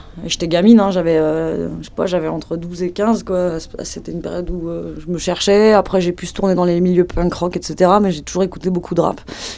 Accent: Lausanne, Vaud, Switzerland; j'ai 30 ans. Je viens de Lausanne, je travaille à Genève

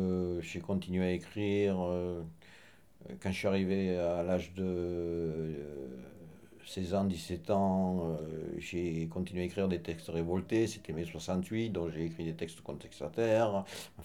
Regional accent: France; born there; je suis né en France.

